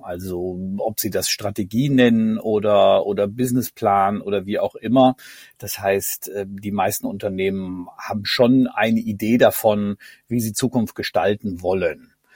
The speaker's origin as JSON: {"language": "German", "region": "North Rhine-Westphalia", "country": "Germany", "tie": "born or raised there", "lives_now": "Cologne, Germany", "said": "also Wahlkölner, aufgewachsen in Ostwestfalen, in der Nähe von Bielefeld."}